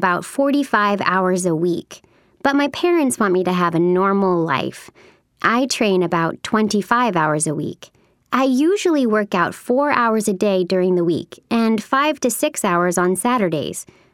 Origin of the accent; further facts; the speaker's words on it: Des Moines, Iowa, United States; Des Moines, Iowa. I live there now.